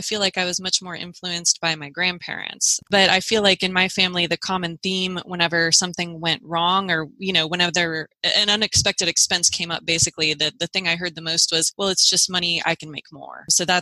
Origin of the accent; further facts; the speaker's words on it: Little Rock, Arkansas, United States; from Little Rock.